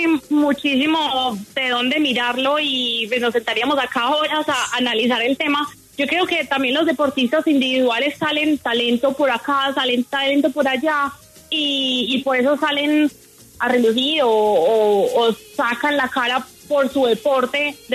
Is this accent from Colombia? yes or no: yes; Colombia; Muchas veces como buenos colombianos como soy yo también